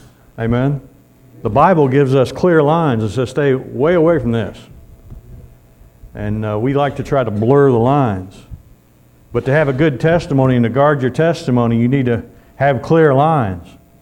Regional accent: Missouri, United States; I'm originally from Missouri, the Show Me State.

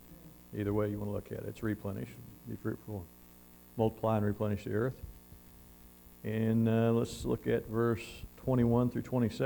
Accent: Missouri, United States; And I'm from Missouri. I know what that stuff's about. We know where the hillbillies made their own wine, you know.

